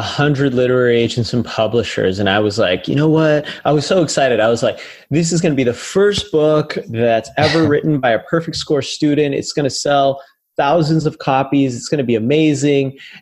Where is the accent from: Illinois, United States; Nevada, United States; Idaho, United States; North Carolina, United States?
Nevada, United States; Las Vegas; So this was back in my hometown of Las Vegas.